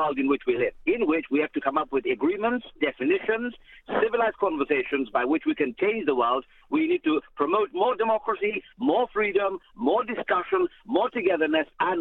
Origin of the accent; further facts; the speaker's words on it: United Kingdom; No, look, I'm British too.